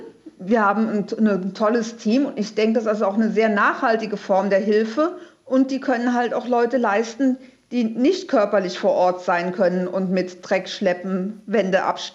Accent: Rhineland-Palatinate, Germany; ich stamme ursprünglich aus dem Kreis Ahrweiler, aber nicht aus der Ecke, die betroffen ist.

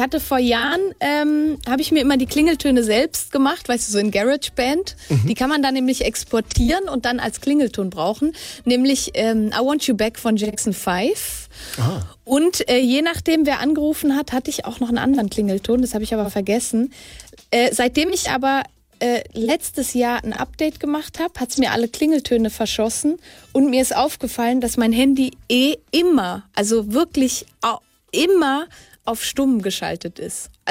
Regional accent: Switzerland; now in Hamburg, Germany; Ich bin eine Schweizerin in Hamburg.

